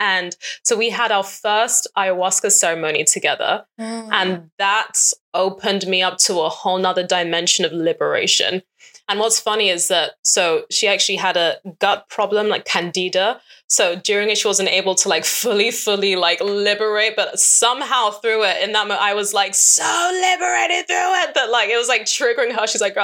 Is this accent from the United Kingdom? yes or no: yes; England, United Kingdom; I remember growing up in England, and I was predominantly white school, and I was literally, I think, one of two of the only black students in my whole year.